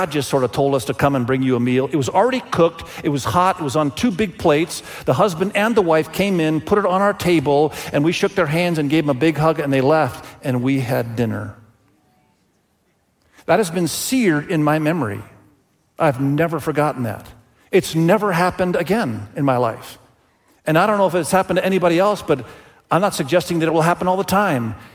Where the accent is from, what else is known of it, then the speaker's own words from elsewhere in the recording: Indonesia; I grew up in Indonesia